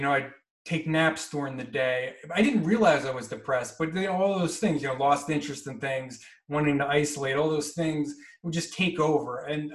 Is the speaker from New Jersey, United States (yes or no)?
yes; New Jersey, United States; I'm from New Jersey, born and raised. Just, you know, kind of suburban kid